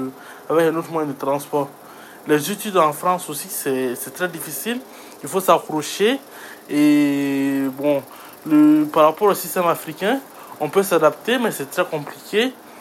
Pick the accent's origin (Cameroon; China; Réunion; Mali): Mali; Moi, je suis malien et c'est hyper difficile.